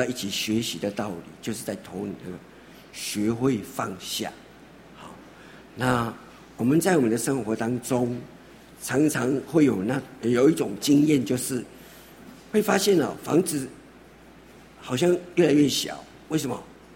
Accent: Taiwan; 讲容易，但是我们台湾人常说啊，这个人就是要超烦啦

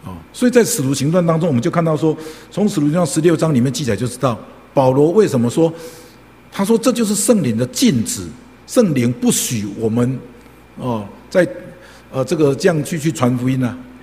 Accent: Dalin, Chiayi County, Taiwan; 就是我们小时候在大林的时候或者是去在湖尾啊嘉义啊去参加学生灵恩会的

